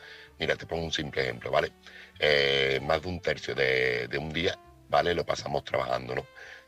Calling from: Seville, Andalusia, Spain; corresponsal de Sevilla

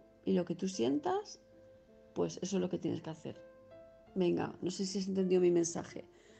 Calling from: Palma de Mallorca, Balearic Islands, Spain; de Palma de Mallorca

